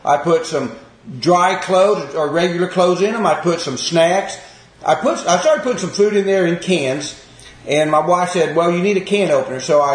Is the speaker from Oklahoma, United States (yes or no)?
yes; Oklahoma, United States; Tornadoes, I grew up in Oklahoma, we had a lot of tornadoes